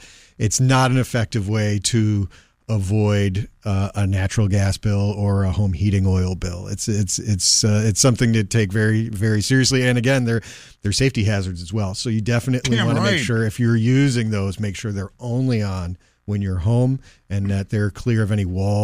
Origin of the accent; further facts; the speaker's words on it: Chicago, Illinois, United States; Oh, I'm from Chicago. There's no ketchup on hot dogs.